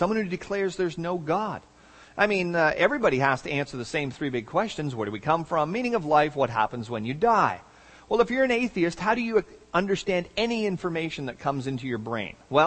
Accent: Canada; He's British, I'm Canadian, you know?

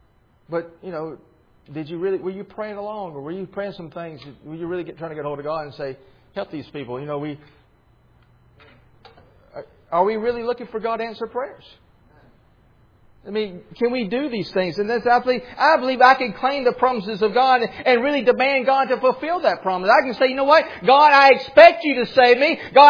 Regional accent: Alabama, United States; I'm from Alabama.

